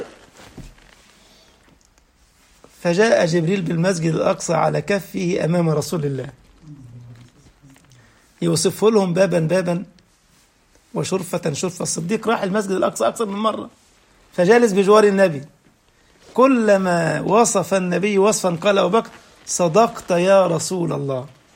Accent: Egypt; now in Germany; وانت في ألمانيا هنا والقمر بدري تفضل ماشي القمر معاك صح، في نفس اللحظة الجماعة اللي عندنا في مصر ماشيون القمر معاهم برضو

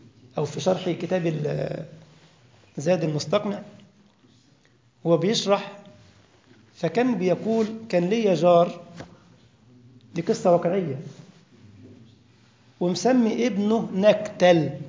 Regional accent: Egypt; واحد جزار عندنا في مصر فتح محل جزارة، انتوا بتسموه القصاب ولا اللحام؟

